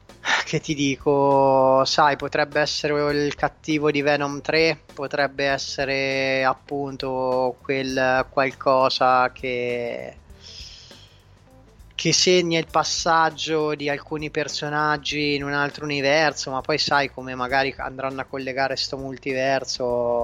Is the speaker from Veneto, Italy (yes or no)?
no; Umbria, Italy; accent: Umbrian; tira fuori quello che è il mio accento umbro con queste c un po' marcate.